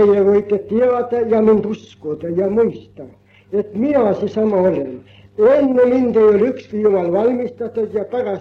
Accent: Saare County, Estonia; Ma räägisin teile ühe kogemuse minu kodukandist. Saaremaal, Lümade vallas, Kuusnime külas

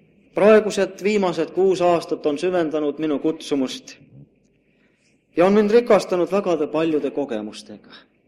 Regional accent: Saare County, Estonia; Sest ma olen saarlane ja ma jään saarlaseks ka edaspidi, siis kui ma lahkun siit, sellepärast, et mind suunatakse mujale.

